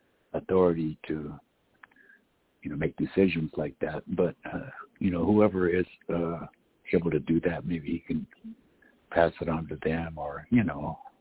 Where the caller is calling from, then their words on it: Albuquerque, New Mexico, United States; I'm calling from Albuquerque.